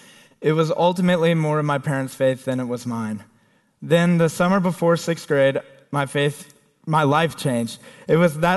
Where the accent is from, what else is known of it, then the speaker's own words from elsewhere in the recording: Nashville, Tennessee, United States; I was born in Nashville, Tennessee, and grew up in a home with loving parents that believed in Christ.